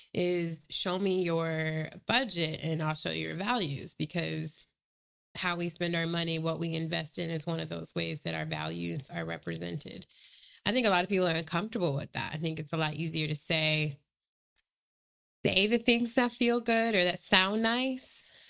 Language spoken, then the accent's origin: English; Portland, Oregon, United States; And I think just the growing up in Portland, and we were talking about this earlier